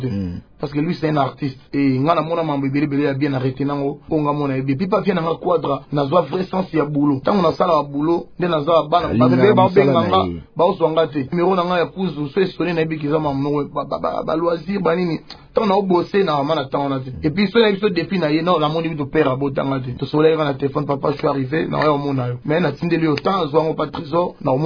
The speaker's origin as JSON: {"language": "French", "country": "DR Congo", "said": "tout le monde, nous sommes des Congolais"}